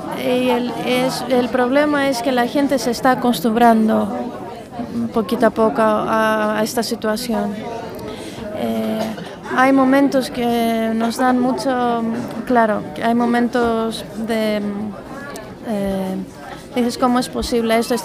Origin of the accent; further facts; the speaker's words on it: Athens, Attica, Greece; Spanish is a second language; soy de Atenas, Grecia.